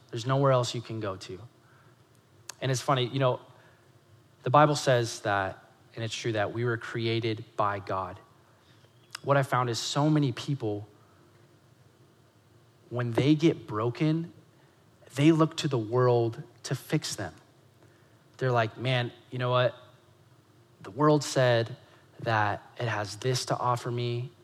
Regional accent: United States; especially growing up in America, because we have this mentality in America that there's no free lunch, right?

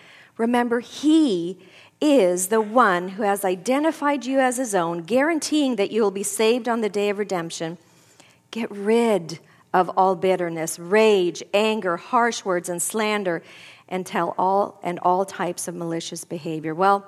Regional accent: Sweden; English is a second language; Growing up in Sweden

